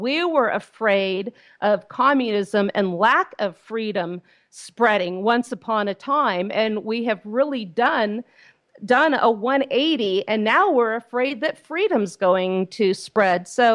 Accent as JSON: {"language": "English", "town": "San Francisco", "region": "California", "country": "United States", "tie": "born or raised there", "said": "My experience, I came from California. I used to practice law there. I grew up for the first part of my life in San Francisco."}